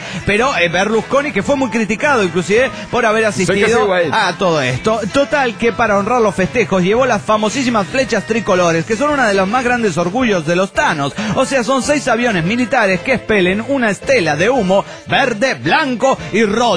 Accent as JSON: {"language": "Spanish", "town": "Ibarra", "region": "Imbabura", "country": "Ecuador", "said": "de Ibarra, Ecuador."}